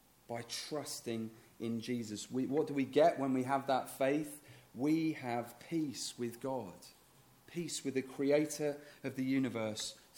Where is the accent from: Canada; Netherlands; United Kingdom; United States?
United Kingdom; And don't worry, I know we're British. We're not all going to start dancing around in the church this morning.